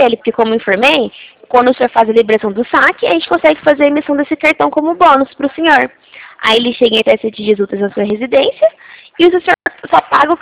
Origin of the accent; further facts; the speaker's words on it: São Paulo, Brazil; Eu sou de São Paulo